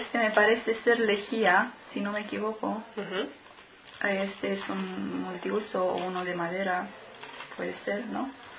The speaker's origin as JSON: {"language": "Spanish", "town": "Zimnicea", "region": "Teleorman", "country": "Romania", "second_language": "Spanish", "said": "Sí, soy de Rumanía, ciudad Vinnytsia."}